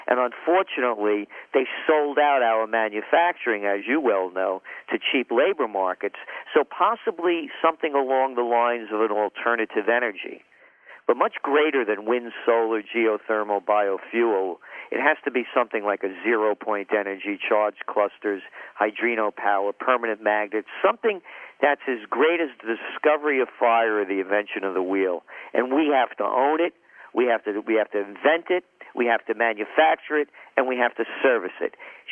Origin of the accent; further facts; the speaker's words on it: New York, United States; You know, I'm a New Yorker. I know this terrain like the back of my hand